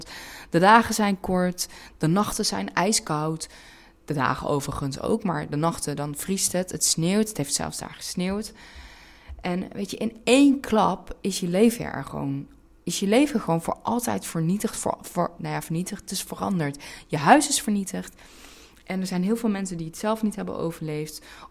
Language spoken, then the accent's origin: Dutch; Netherlands; born there; Mijn ouders zijn allebei Turks, zijn allebei geboren en getogen in Turkije. Ik heb heel erg veel met het land. Ik kom er zelf dan niet vandaan, als in ik ben hier in Nederland geboren, maar ik ben wel Turks opgevoed. Ik spreek de Turkse taal vloeiend.